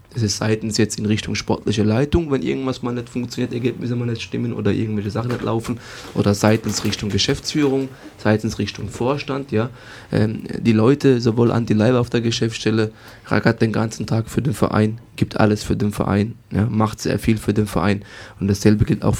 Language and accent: German; Mannheim, Baden-Württemberg, Germany; ich bin in Mannheimer, ich bin aus der Jugend raus bei Waldhof Mannheim.